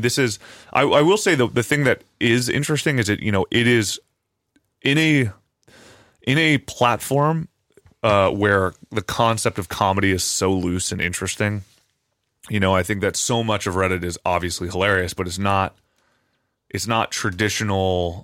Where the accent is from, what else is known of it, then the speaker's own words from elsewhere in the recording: Australia; So, as an Aussie, Americans are always asking me where in Australia there isn't something trying to kill you.